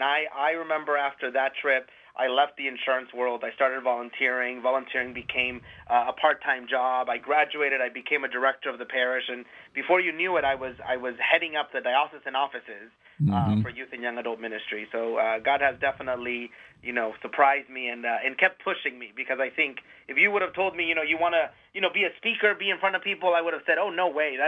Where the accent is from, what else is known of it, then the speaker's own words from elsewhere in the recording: California, United States; Born and raised, similar to Bishop Soto, born and raised in Orange County.